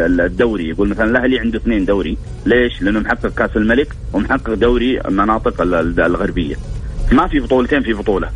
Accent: Saudi Arabia; accent: Saudi; خلينا نقول لك احنا بلهجتنا السعوديه

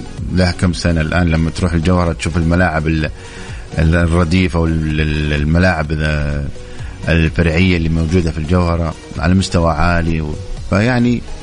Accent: Saudi Arabia; لكن حنا كسعوديين يعني الشيء اللي حنا نفرح فيه

